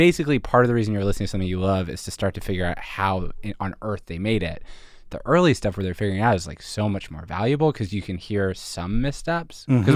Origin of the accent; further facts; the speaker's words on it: Philadelphia, Pennsylvania, United States; I'm from Philadelphia. I'm from suburban Philadelphia. And I went to school in Montreal.